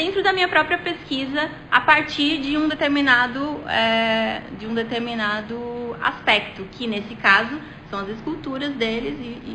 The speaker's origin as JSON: {"language": "Portuguese", "country": "Brazil", "said": "eu não sou campo-formosense, né? Não sou baiana, inclusive, mas tenho toda uma trajetória e entro com respeito nesse lugar que não é meu, mas é também, porque sou brasileira"}